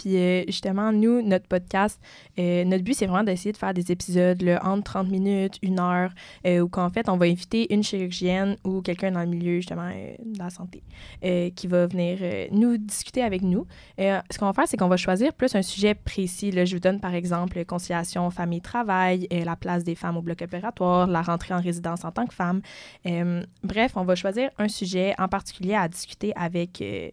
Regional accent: Sherbrooke, Quebec, Canada; je viens de Sherbrooke

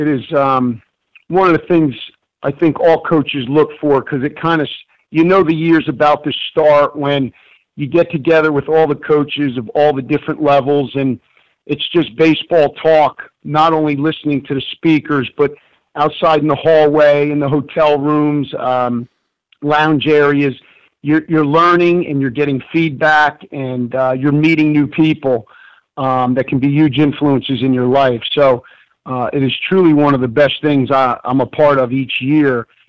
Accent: New Jersey, United States; Well, yeah, growing up in North Jersey, went to Roxbury High School, and in the area I grew up in North Jersey, I was very fortunate to be around some great high school coaches who inspired me to want to be a coach.

